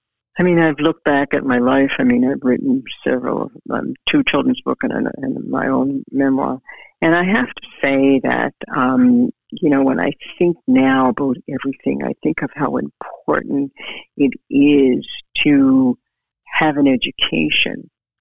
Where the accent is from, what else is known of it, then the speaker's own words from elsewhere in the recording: Whitney Pier, Nova Scotia, Canada; So this is why I'm very proud to say that I was born and raised in Whitney Pier.